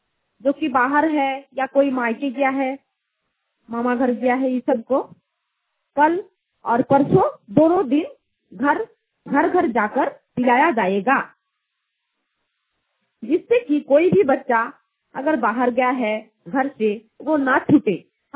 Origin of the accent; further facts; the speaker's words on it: Hendaljuri, Jharkhand, India; मेरा गांव है हेंदलजुरी।